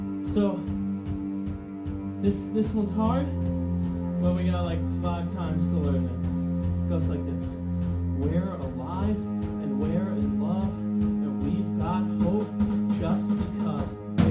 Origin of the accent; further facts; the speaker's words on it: Nashville, Tennessee, United States; We're from Nashville.